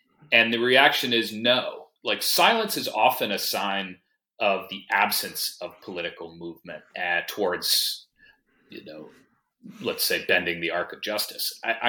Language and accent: English; United States; And I come to it as an American with some sense that, yes, we are in this ongoing multi-century struggle of our own